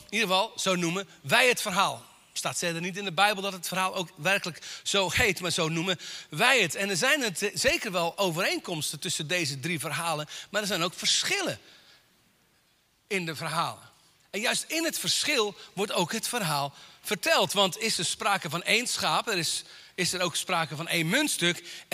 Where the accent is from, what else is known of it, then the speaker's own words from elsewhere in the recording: Katwijk aan Zee, South Holland, Netherlands; ik kom uit Katwijk aan Zee.